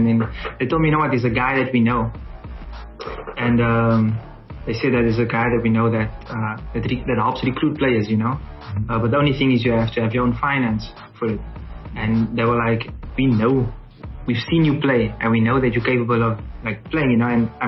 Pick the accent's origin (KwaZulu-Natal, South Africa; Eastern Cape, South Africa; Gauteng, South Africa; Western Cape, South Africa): Western Cape, South Africa; Cape Town; because I'm from Cape Town